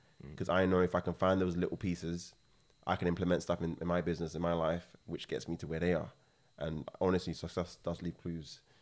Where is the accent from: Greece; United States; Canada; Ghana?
Ghana; I grew up in Africa, in Ghana, and I've seen like true poverty